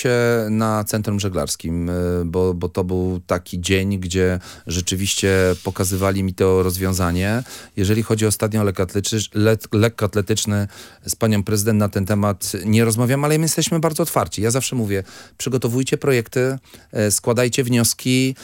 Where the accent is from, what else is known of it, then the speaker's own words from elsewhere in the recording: Poznań, Greater Poland Voivodeship, Poland; ja jestem z Wielkopolski, Poznań